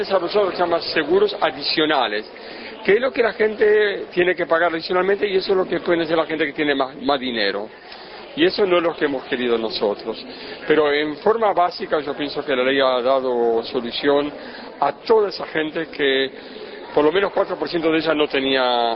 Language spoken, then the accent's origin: Spanish; Uruguay; moved away; yo vine de Uruguay, yo me fui hace 35 años de Uruguay, así que soy uruguayo, yo conozco la realidad uruguaya.